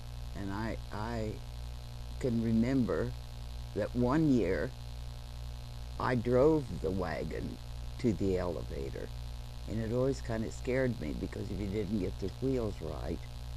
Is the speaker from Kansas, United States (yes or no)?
yes; Kansas, United States; I was just born across the road from Edwards County, so actually I was born in Pawnee County. And we lived there until I was in the seventh grade, when we moved just south of Kinsley